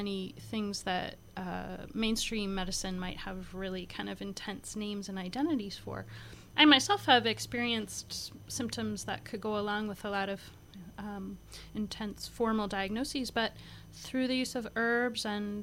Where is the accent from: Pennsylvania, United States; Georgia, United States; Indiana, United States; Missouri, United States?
Indiana, United States; Bloomington; I grew up in Bloomington, Indiana, which is a university town, very progressive, a lot of people doing a lot of different things